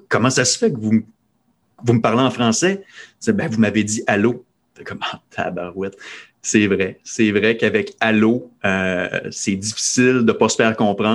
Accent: Dolbeau-Mistassini, Quebec, Canada; à 200 km de ma ville natale, qui est Dolbeau-Mistassini, la capitale mondiale du bleuet

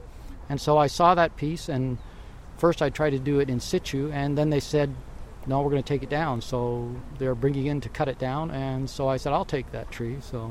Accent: Ottawa, Ontario, Canada; I was raised in Ottawa, and that's, I guess out in Ottawa, I remember seeing these ghost-like forms out in the forest, because I lived outside of Ottawa in a rural area.

